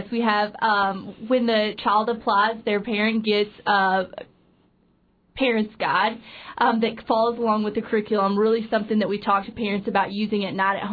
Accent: Arkansas, United States; now in Juneau, United States; I'm from Arkansas.

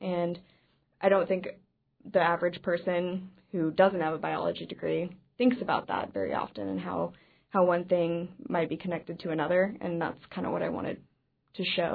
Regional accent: Eagle River, Alaska, United States; Well, I grew up in Eagle River.

